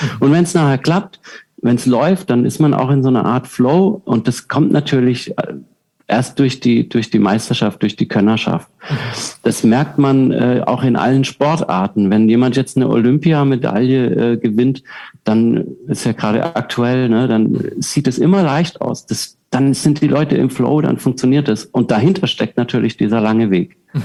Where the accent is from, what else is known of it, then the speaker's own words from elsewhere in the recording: Southern Germany, Germany; Ich komme aus Süddeutschland ursprünglich